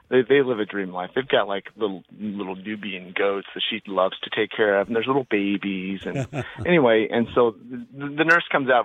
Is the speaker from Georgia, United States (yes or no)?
no; Peoria, Illinois, United States; I grew up in Peoria, Illinois.